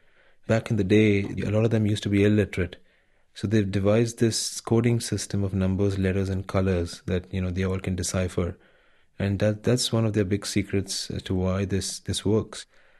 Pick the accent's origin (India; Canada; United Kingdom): India; Mumbai, Maharashtra; moved away as an adult; now in United States; You know, I grew up in Bombay, but I moved to the States when I was 18 to study.